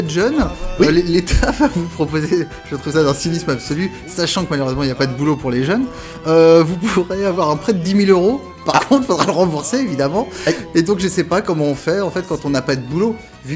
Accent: Saint-Étienne, Auvergne-Rhône-Alpes, France; moi je suis de Saint-Etienne, moi je connais les mineurs, moi, tu vois.

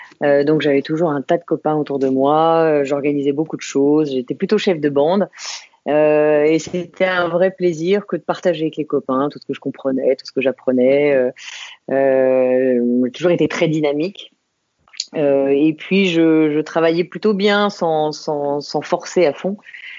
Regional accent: Saint-Maurice, Île-de-France, France; moi, je suis une parisienne. En fait, je suis une banlieusarde. Je suis née à Saint-Maurice, tout à côté de Paris. Et j'ai vécu en banlieue parisienne pendant des années autour de Paris. Donc, mes racines sont en Île-de-France.

